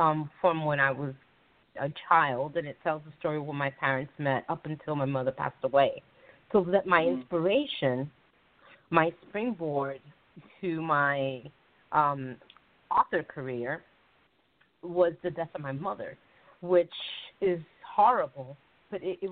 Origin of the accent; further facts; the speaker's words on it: New Jersey, United States; I was personally born and raised in New Jersey. My parents were immigrants, and so I was a child of immigrants.